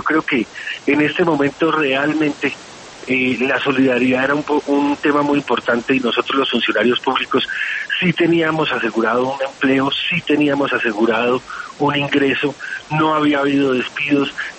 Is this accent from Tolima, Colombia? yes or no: no; Bogotá, Colombia; Yo soy bogotano, sí.